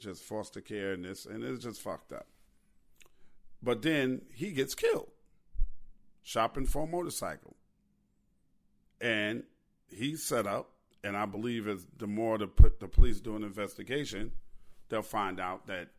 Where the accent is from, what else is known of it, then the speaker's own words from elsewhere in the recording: New York, United States; Now, I'm from New York, but I'm working in Chicago right now.